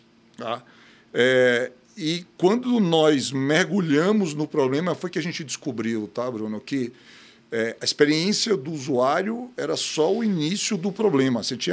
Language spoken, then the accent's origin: Portuguese; Bahia, Brazil; now in São Paulo, Brazil; Eu sou baiano, engenheiro civil, tá? E logo após me formar, vim trabalhar no mercado financeiro em São Paulo. E uma dessas coisas da vida, eu acabei indo fazer MBA fora, em Chicago.